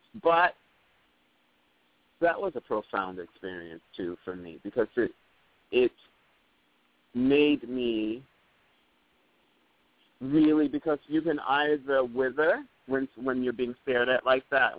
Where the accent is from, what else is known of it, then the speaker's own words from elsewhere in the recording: United States; because I'm an American, you know, I'm an American and I'm singing.